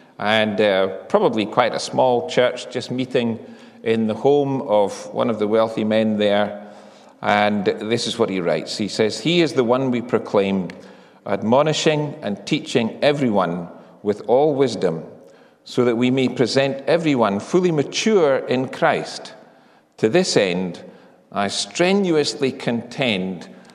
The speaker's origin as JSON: {"language": "English", "town": "Edinburgh", "region": "Scotland", "country": "United Kingdom", "tie": "born there", "said": "You'd never know to look at me, but I was born in 1957 in the Edinburgh Royal Infirmary."}